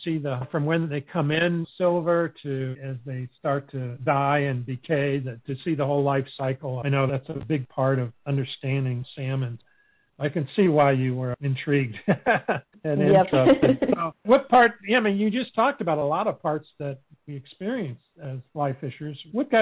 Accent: Alaska, United States; I grew up in Alaska when I was a kid

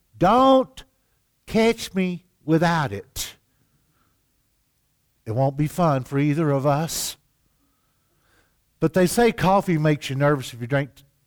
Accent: the South, United States; I'm from the South.

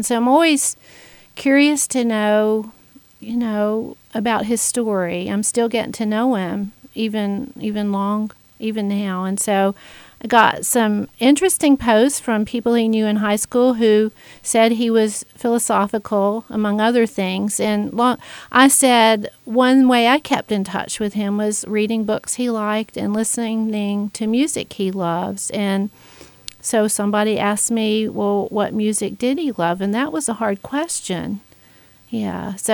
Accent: South Carolina, United States; also born or lived in Georgia / Texas; I grew up in South Carolina and lived there, and also a little bit in North Carolina and a little bit in Georgia. So I was in the Southeast and then in Texas for 4 years

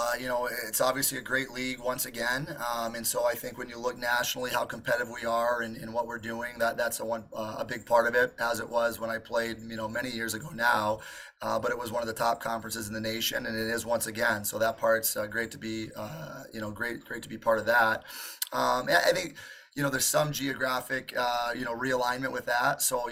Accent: Brighton, Michigan, United States; You know, being in Brighton, I'm 50 minutes from Ann Arbor. My stepdad worked at the University of Michigan for many, many years.

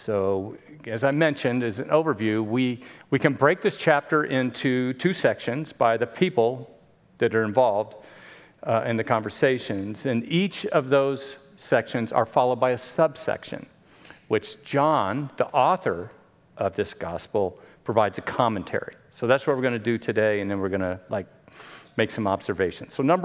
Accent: Miami, Florida, United States; The Dolphins had amazing years, which I grew up in Miami.

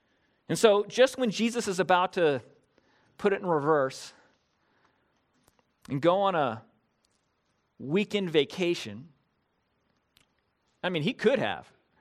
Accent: San Bernardino, California, United States; You know that I grew up in San Bernardino. Our house was built on Little Mountain.

